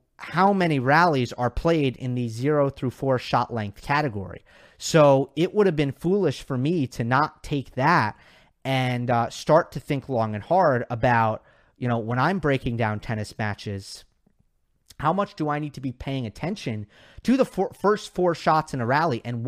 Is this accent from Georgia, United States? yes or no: no; New York, United States; So I'm a New Yorker. I'm either going to be a Jets fan or a Giants fan.